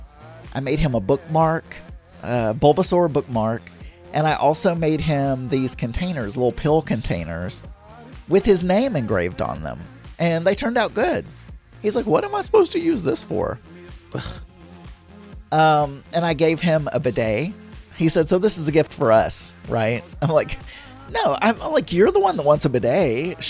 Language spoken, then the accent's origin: English; the South, United States; And look, I grew up in the South. I'm trying to be a manly man.